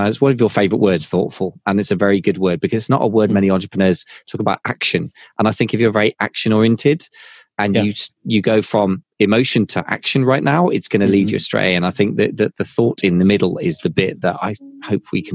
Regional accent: United Kingdom; And I'm British anyway, give a tradition of that.

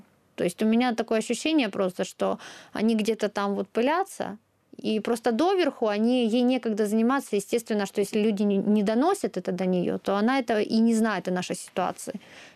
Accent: Ukraine; я украинка, я нахожусь в своей стране

